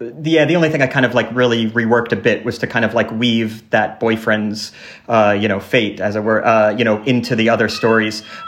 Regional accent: New Jersey, United States; I grew up in New Jersey. I knew no one who was in the military.

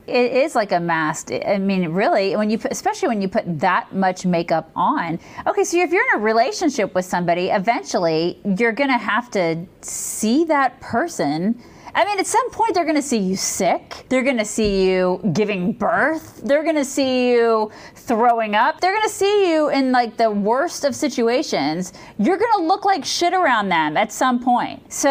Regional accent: Southern US, United States; And I understand because I grew up in the South and it's like hair and makeup and nails are like a big deal.

